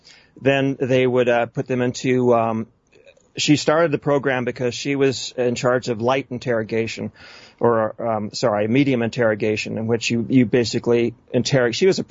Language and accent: English; United States; But growing up in America, and we're so inundated with this, this pro Marxist, pro USSR, socialist utopia.